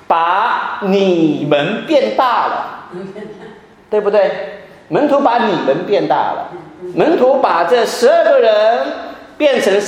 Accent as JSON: {"language": "Chinese", "country": "China", "said": "那这个是我们中国人很根深蒂固的一个观念嘛，"}